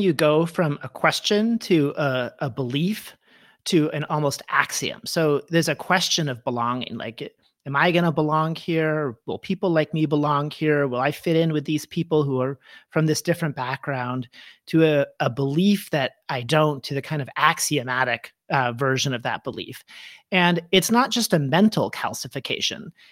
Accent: Michigan, United States; So I was brought up in Michigan, and I went to college in California at Stanford.

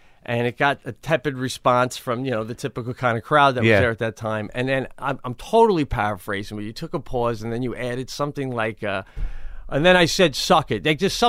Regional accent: New York, United States; Long Island.

